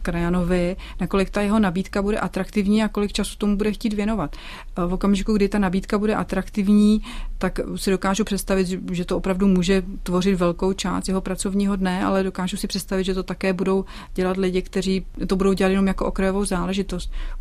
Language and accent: Czech; Moravia, Czechia; pocházím z Moravy